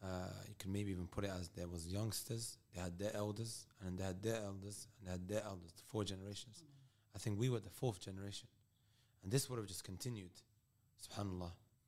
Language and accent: English; United Kingdom; also born or lived in Netherlands; And I think from the age of 7, we've been in the UK.